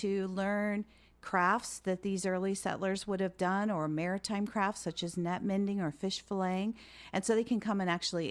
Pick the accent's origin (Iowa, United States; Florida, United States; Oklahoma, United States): Florida, United States; St. Petersburg; I grew up in St. Petersburg.